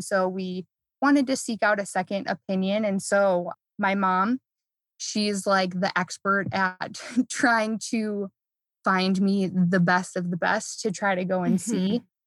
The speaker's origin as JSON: {"language": "English", "region": "Midwest", "country": "United States", "tie": "born or raised there", "said": "I grew up in the Midwest. So we were coming down from Chicago."}